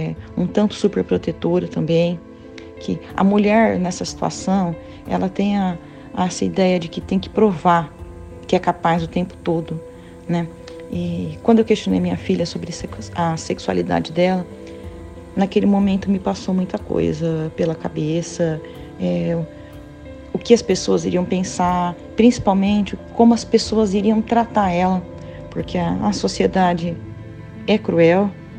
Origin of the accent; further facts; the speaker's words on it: Taquaritinga, São Paulo, Brazil; tenho 42 anos, tenho 3 filhas, sou de Taquaritinga.